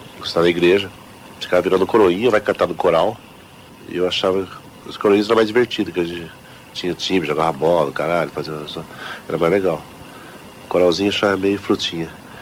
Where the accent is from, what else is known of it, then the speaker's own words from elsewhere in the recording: Londrina, Paraná, Brazil; Eu passei toda a minha infância no Jardim do Sol, em Londrina. E é um bairro de periferia, muito marcado por uma certa violência e tal, porque perto de favela.